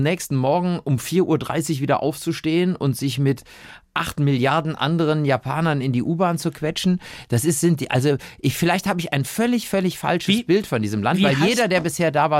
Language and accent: German; Cologne, North Rhine-Westphalia, Germany; meine Heimatstadt Köln